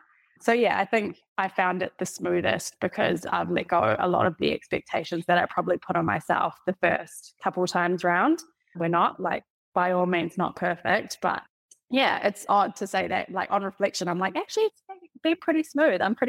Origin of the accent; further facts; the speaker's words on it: New Zealand; now in Melbourne, Australia; And when I moved to Melbourne from New Zealand, I just happened to get an admin role at one of Australia's leading independent agencies.